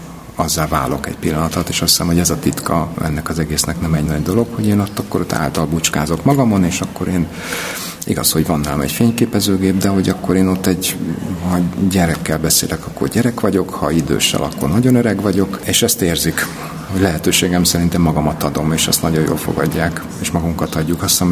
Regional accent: Budapest, Hungary; amikor a 9. kerületben nőttem fel, cigányok között mindent megéltem

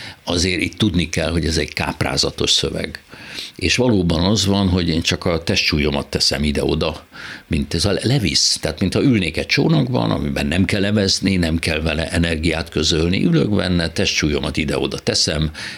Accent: Hungary; mint magyar, de legalább olvasni németül tudó színész

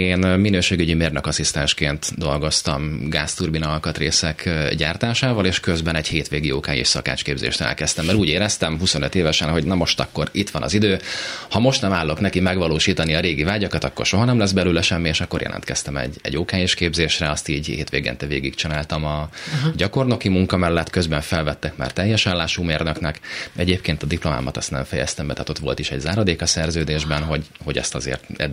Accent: Pécs, Baranya, Hungary; Én Pécsen születtem, és Pécs környékén nőttem fel.

